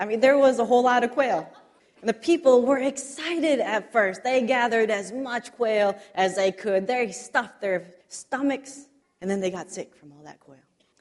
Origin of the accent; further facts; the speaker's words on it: Illinois, United States; I grew up in Illinois. And in the Midwest, we have these things called thunderstorms.